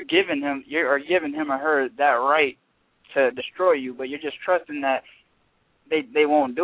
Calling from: Tampa, Florida, United States; I'm calling from Tampa, Florida.

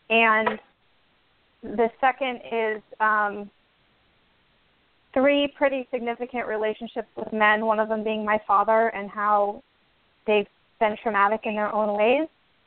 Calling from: Portland, Oregon, United States; I'm calling from Portland, Oregon.

